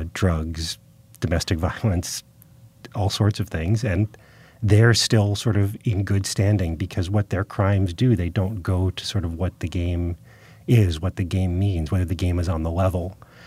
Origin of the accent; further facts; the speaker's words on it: Detroit, Michigan, United States; I'm from Detroit originally, and the whole downtown is now run by the casinos because they've given it over to that.